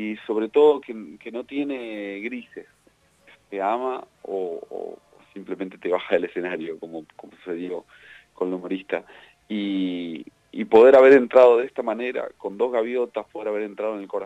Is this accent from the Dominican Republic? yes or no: no; Argentina; encima siendo Argentina, con tanta rivalidad que a veces tenemos con los chilenos